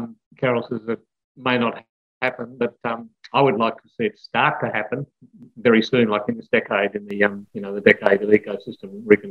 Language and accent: English; Sydney, New South Wales, Australia; also born or lived in Canada; I grew up in Sydney, and when we came back from Canada, we stayed a few months in Sydney